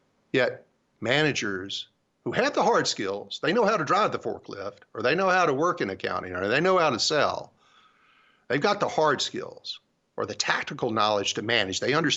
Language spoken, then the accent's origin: English; California, United States; In almost every state, with my home state of California included